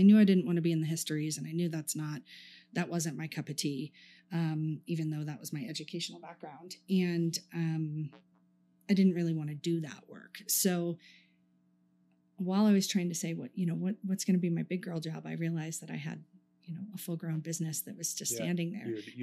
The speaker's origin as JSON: {"language": "English", "town": "Orlando", "region": "Florida", "country": "United States", "moved": "as an adult", "lives_now": "Fort Collins, United States", "said": "I moved to Fort Collins from Orlando, Florida, and I had grown up in an environment where my background before I moved here, and I was young, you know, I moved to Colorado when I was 20"}